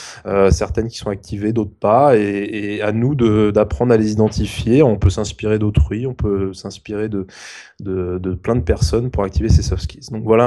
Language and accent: French; France; que l'on ne met pas nous sur un CV en tant que Français